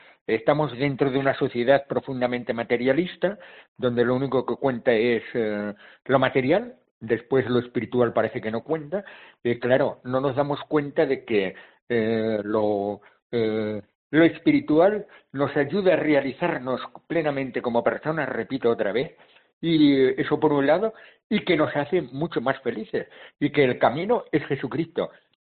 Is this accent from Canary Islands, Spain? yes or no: no; Castile and León, Spain; moved away as an adult; los 50 años los he pasado aquí en Canarias, ¿eh? Porque yo soy de Salamanca, concretamente de la diócesis de Ciudad Rodrigo, no de Ciudad Rodrigo, de un pueblo por allí muy, muy perdido, de la España profunda y vaciada.